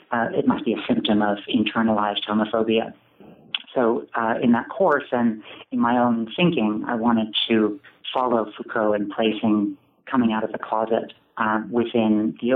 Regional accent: Boston, Massachusetts, United States; born there; So I pass as French on paper, but it's a South African name. And so I was born in Boston.

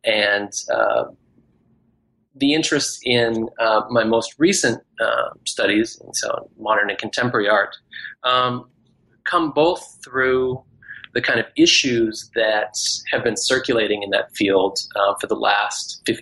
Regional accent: Canada; born there; also born or lived in Scotland / Texas; I have lived a little bit all over the place. I am Canadian by birth, but I grew up in different places, including Scotland and Texas.

